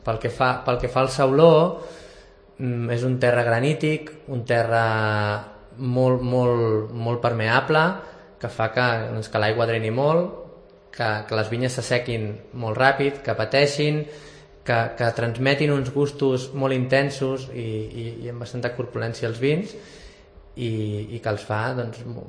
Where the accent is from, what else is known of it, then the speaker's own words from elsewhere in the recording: Vilassar, Catalonia, Spain; en aquest cas és de Vilassar, que és el meu poble